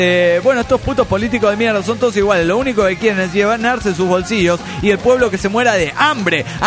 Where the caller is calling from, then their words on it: Asunción, Paraguay; de Asunción, Paraguay.